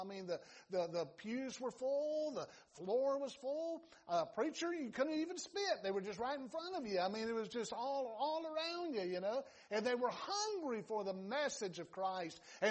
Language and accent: English; Georgia, United States; accent: Southern; also born or lived in Alabama; Now, I have two languages. One is English and one is Southern. I was born in Alabama and raised in Georgia.